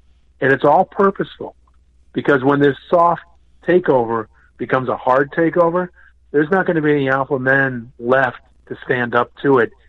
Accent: Connecticut, United States; also born or lived in Boston; You're from Pennsylvania, and I grew up in Connecticut, but I'm from Boston.

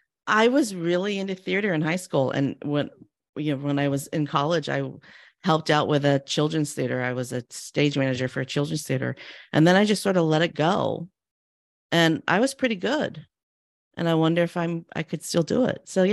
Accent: California, United States; I grew up in the Monterey Bay of California

